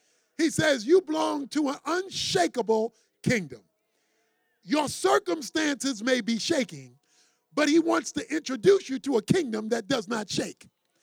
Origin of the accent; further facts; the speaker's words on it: Baltimore, Maryland, United States; when I was growing up in Baltimore, and some weekends we'd spend over at my grandmother's house